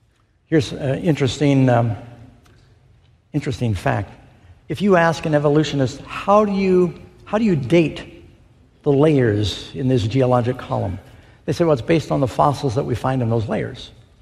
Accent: New York City, New York, United States; When I grew up in New York City, I lived across the street from the Museum of Natural History

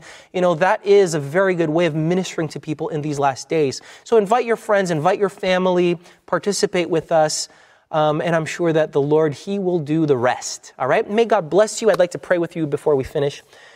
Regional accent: Canada; I loved growing up in Canada.

